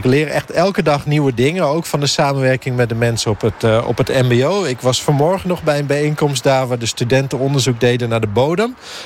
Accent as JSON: {"language": "Dutch", "region": "North Holland", "country": "Netherlands", "lives_now": "Zeeland, Netherlands", "said": "Ik kom zelf uit Noord-Holland"}